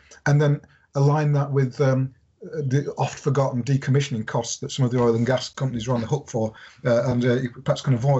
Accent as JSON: {"language": "English", "town": "Derby", "region": "East Midlands", "country": "United Kingdom", "tie": "born or raised there", "said": "Even my hometown of Derby has got a local cluster aspirations."}